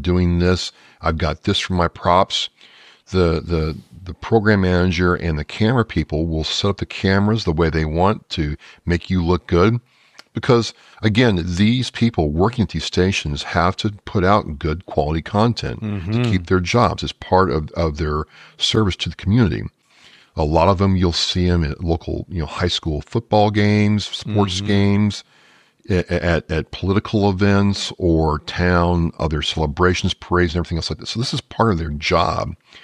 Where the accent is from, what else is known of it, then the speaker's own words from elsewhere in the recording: Midwest, United States; I wasn't from Louisiana at all. I grew up in the Midwest. So right. Yeah, I sounded different, acted different, the whole nine yards, right?